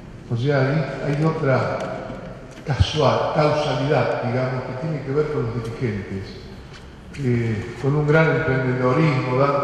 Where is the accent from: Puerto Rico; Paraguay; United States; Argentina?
Argentina; Santa Fe; el orgullo enorme que tenemos como santafesinos